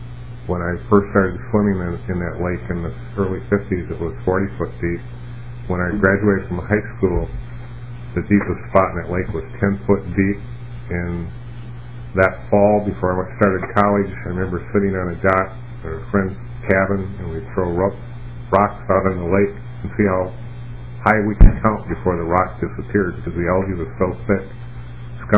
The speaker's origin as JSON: {"language": "English", "town": "Slayton", "region": "Minnesota", "country": "United States", "tie": "born or raised there", "said": "I grew up in Slayton, Minnesota."}